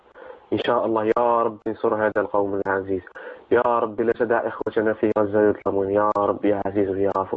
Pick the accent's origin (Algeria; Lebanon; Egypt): Algeria; أنا أخ من الجزائر،